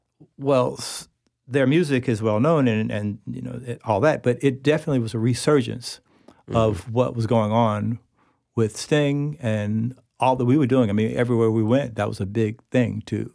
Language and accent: English; Tallahassee, Florida, United States; moved away as an adult; also born or lived in Bronx, New York; So in my youth in Tallahassee, because though I was born in Bronx and moved back to New York after college for a long time, I was away from Tallahassee for 4 decades.